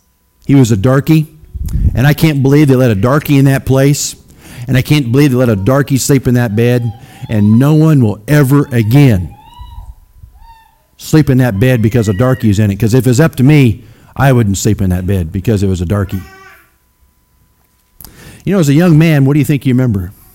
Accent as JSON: {"language": "English", "country": "United States", "tie": "born or raised there", "said": "where I grew up in Shelby County, there were no black folk whatsoever. It was all white folk."}